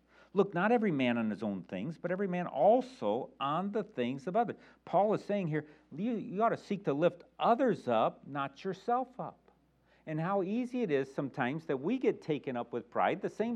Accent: Chicago, Illinois, United States; especially me growing up in the Chicago area. The Chicago area is 85% Catholic

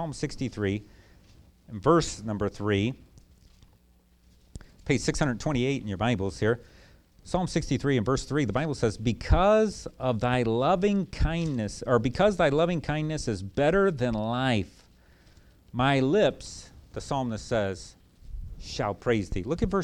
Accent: Chicago, Illinois, United States; I'm from Chicago there, so I was watching the Chicago Bears sometimes

